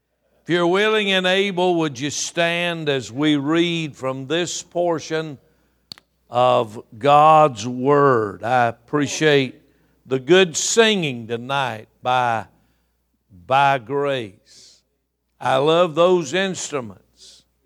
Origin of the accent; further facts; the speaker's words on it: Taylorsville, North Carolina, United States; Contrary to popular opinion, I am not from South Carolina. I am a Tar Heel bred and born. And I have been born and raised in a little town called Taylorsville, North Carolina.